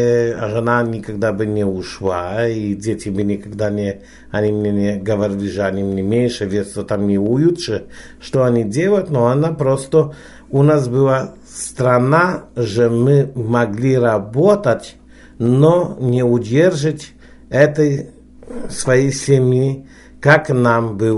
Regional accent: Poland; Russian is a second language; я электриком весь из Польши

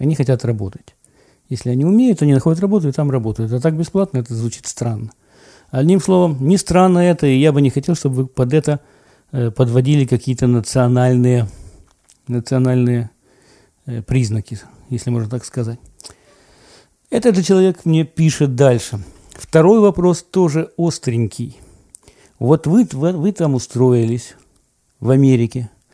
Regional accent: Ukraine; Я говорю, с Украины.

